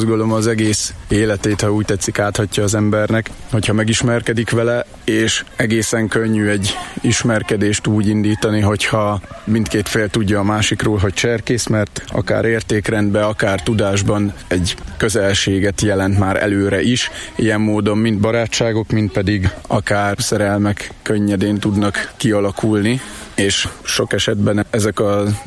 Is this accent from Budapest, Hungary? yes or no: no; Eger, Heves, Hungary; Mi egriként a második cserkészkerülethez tartozunk, ez Heves és Borsod megyéket foglalja magába.